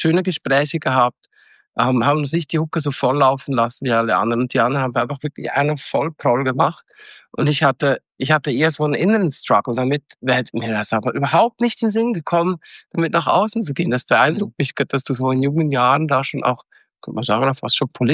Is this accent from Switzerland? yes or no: yes; Switzerland; bin ich Schweizer